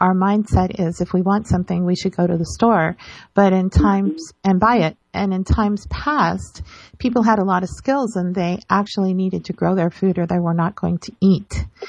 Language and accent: English; California, United States; I want to say that I come from California, where I lived in a very small community that was in a little valley.